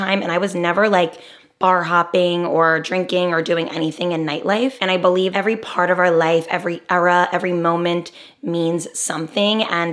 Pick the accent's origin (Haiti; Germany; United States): United States; New Jersey; He lived in the city, and although I'm from Jersey and I live very close, I was always very afraid of the city.